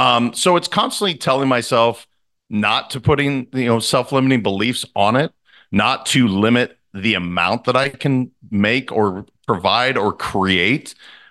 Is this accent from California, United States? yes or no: no; Montana, United States; I mean, again, I grew up in Montana, brother. So it's like, you know, it's pretty tough nosed.